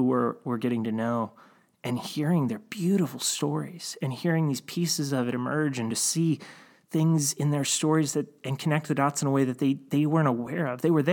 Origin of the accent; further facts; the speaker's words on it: Cleveland, Ohio, United States; and I grew up in Cleveland, and one of the things about the industry